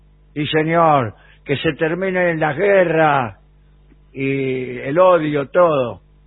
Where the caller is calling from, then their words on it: Montevideo, Uruguay; de Montevideo.